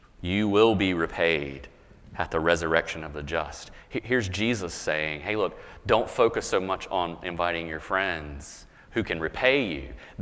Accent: the South, United States; and I grew up in the South, so I feel like I can be critical of the South.

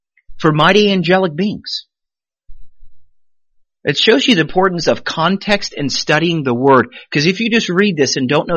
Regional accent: Hawaii, United States; born there; Well, I was born on the Big Island of Hawaii.

